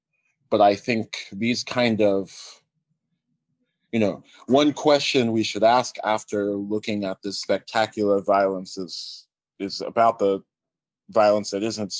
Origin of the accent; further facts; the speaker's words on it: United States; you know, as a Nigerian American person, and just given how large and how long and how influential the NSARS protests were, I think looking at Nigeria makes some sense.